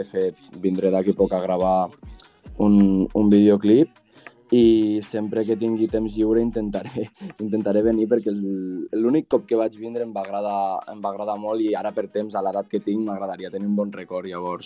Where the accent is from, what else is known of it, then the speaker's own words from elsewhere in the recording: Andorra; born there; Doncs jo vaig néixer a Andorra i la meva mare em va portar alguns cops quan tenia cap a 9 o 10 anys i bueno, solia fer càmpings i demés, i al final pues, doncs per qüestions de la vida la meva mare va decidir tenir una segona casa a Deltebre.